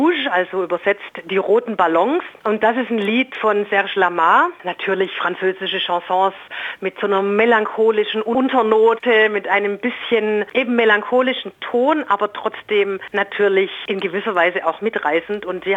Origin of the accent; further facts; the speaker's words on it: Heilbronn, Baden-Württemberg, Germany; Also ich komme aus Heilbronn